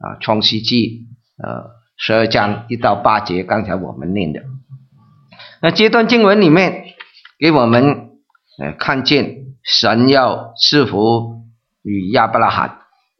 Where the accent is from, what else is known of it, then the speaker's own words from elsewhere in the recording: Guangdong, China; 我不是我是广东人，所以用了这个广东话啊。